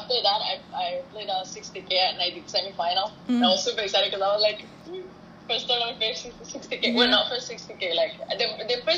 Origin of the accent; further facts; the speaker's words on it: Colombia; English is a second language; they came to my matches because I was from Colombia